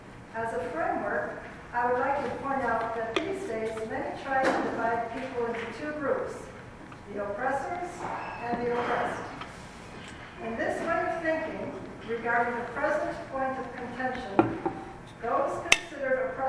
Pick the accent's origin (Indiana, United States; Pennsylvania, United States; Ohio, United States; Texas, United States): Texas, United States; Plano; I'm from Plano.